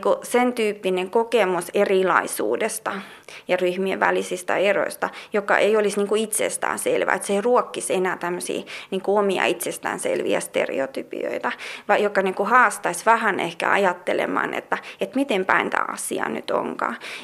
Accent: Russia; Finnish is a second language; moved away as an adult; now in Finland; Mä oon itse Venäjältä kotoisin, että mä oon syntynyt Venäjällä ja muuttanut tänne 19-vuotiaana.

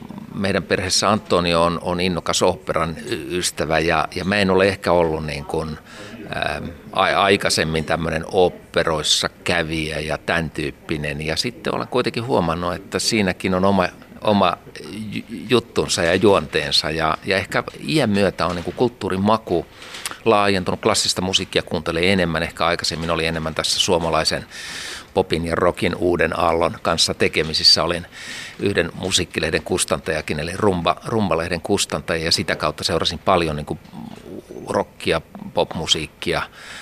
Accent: Helsinki, Uusimaa, Finland; 60-luvulla munkkivuorilaisessa lapsuudessa, lähiölapsuudessa Helsingissä

